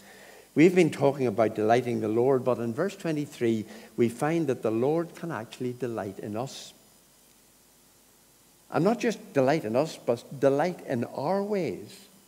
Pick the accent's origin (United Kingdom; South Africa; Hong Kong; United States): United Kingdom; Northern Ireland; I was brought up in the North Coast, and there's a bit of that still in me, a lot of that still in me.